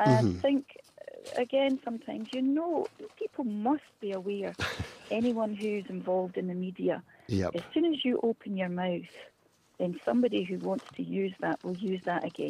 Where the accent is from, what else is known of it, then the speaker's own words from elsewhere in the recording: Scotland, United Kingdom; we're Scottish